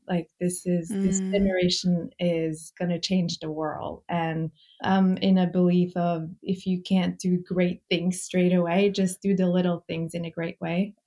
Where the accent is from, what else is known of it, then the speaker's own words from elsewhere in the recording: Norway; now in New York, United States; And growing up in Norway, there's not a lot of brown children's books because everyone's blonde with blue eyes, which is, you know, fine. But then we moved to New York and we had our own kids